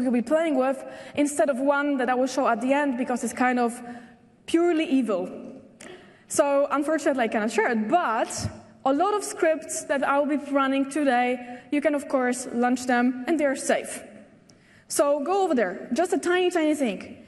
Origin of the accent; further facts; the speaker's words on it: Poland; You know that I'm from Poland